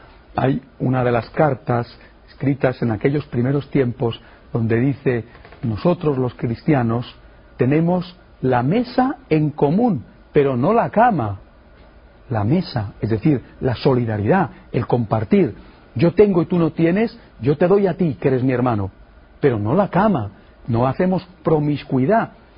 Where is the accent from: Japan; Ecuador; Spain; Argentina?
Spain; Cuando yo era un joven sacerdote, y yo aún más un seminarista, estaba de moda, al menos en mi país, en España